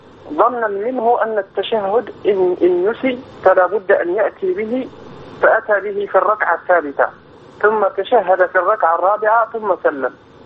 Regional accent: Egypt; بلدنا مصر

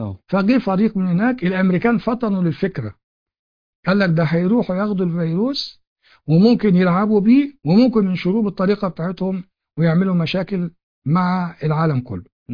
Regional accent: Egypt; وموجود هنا عندنا في مصر.

